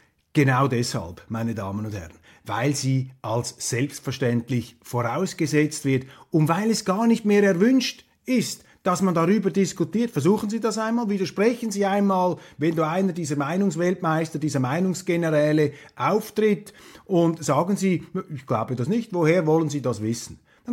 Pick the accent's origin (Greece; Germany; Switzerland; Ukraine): Switzerland; Ich als Schweizer finde es sowieso immer wieder charmant